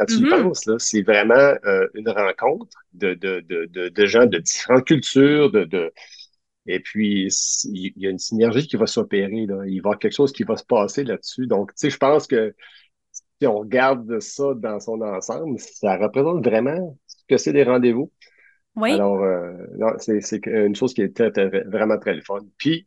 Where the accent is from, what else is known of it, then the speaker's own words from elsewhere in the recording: Ontario, Canada; Et moi j'ai grandi en Ontario, dans un milieu essentiellement anglophone